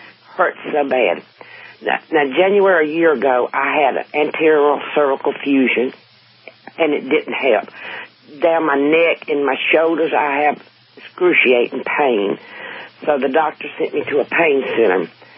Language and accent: English; Chester, South Carolina, United States; from Chester, South Carolina.